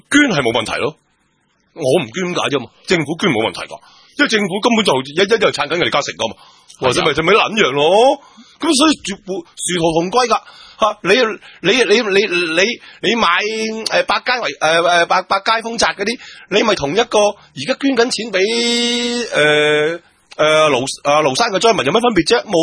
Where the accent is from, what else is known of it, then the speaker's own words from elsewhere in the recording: Hong Kong; 咁既然系咁，我香港人惯咗噶啦